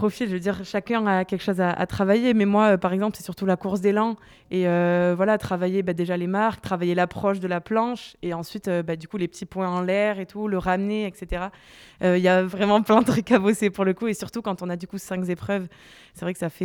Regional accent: Hossegor, Nouvelle-Aquitaine, France; je viens du sud-ouest, de Cabretan Hossegor

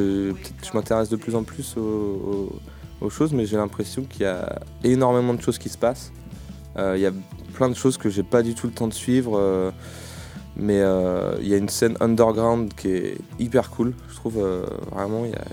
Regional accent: France; quand je leur dis que je suis français, ils font ah ouais, d'accord, c'est ça.

